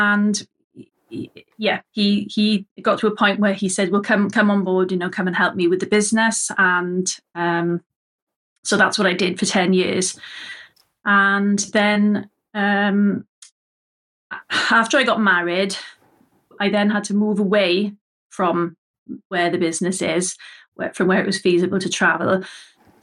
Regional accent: Swansea, Wales, United Kingdom; I grew up in Swansea and, the Swansea and Neath area.

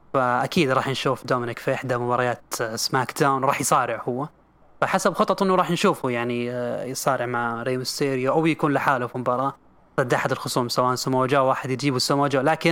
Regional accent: Saudi Arabia; وهو ممكن يتوج عندنا في السعودية

